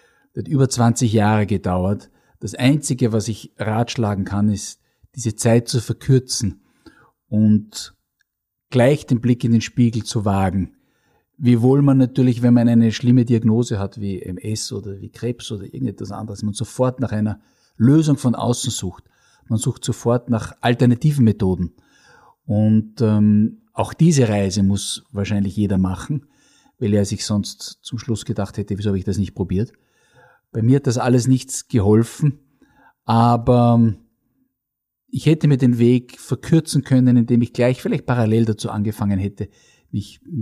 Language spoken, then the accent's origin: German; Linz, Upper Austria, Austria; und seit 2 Jahren erlebe ich die Stadt Linz, meine Heimatstadt, ganz anders